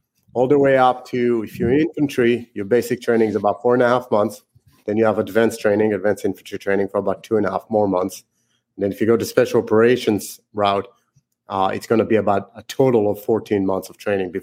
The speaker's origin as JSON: {"language": "English", "country": "Israel", "tie": "born or raised there", "second_language": "English", "moved": "as an adult", "said": "So born and raised in Israel, which is why I speak funny."}